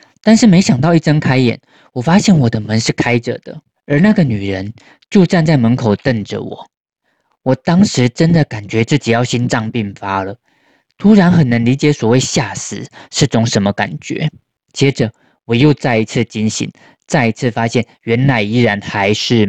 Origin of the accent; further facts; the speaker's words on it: Taiwan; 房门把手上挂着一张我从台湾带来的佛像